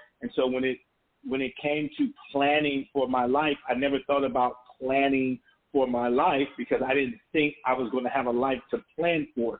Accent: Compton, California, United States; growing up in Compton, I didn't know Compton was bad. Compton just happened to be my home

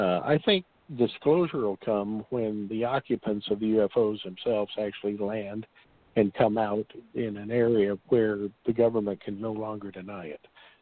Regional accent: Arizona, United States; I was born in Arizona, lived here all my life.

